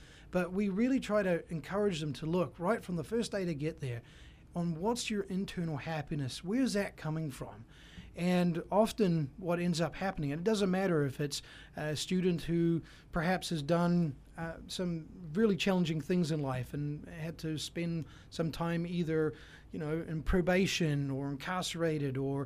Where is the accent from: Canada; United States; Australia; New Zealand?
New Zealand; I'm from New Zealand.